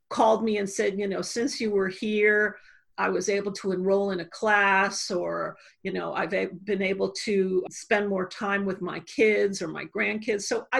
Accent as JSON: {"language": "English", "town": "New York City", "region": "New York", "country": "United States", "said": "and I'm from New York. So I got my best New York girl on"}